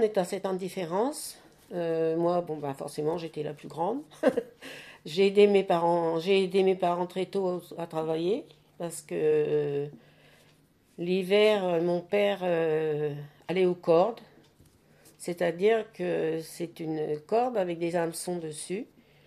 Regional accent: Le Tréport, Normandy, France; born there; Alors, ben, je suis née au Tréport, d'une famille de marins-pêcheurs.

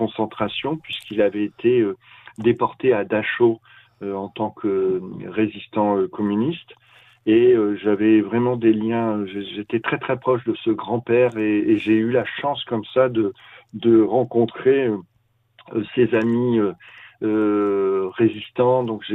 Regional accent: Noyon, Hauts-de-France, France; also born or lived in Denain; Alors moi, je suis né dans le Nord, à Denain, cité minière. J'y ai vécu jusque l'âge de 5-6 ans. Et après, j'ai habité à Noyon en Picardie, mais nous revenions souvent, très très souvent dans le Nord. Je viens d'un milieu ouvrier.

